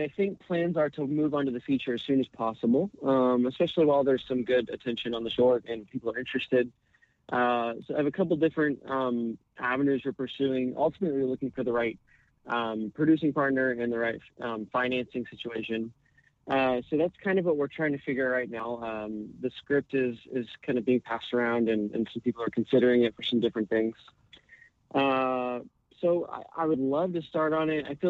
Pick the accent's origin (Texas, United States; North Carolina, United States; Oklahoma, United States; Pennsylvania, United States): Oklahoma, United States; Oklahoma City; Calling from Oklahoma City.